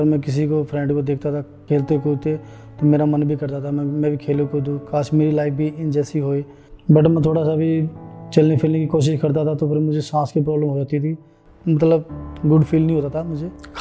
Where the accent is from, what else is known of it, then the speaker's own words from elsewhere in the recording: Chandigarh, India; और मैं चंडीगढ़ से हूँ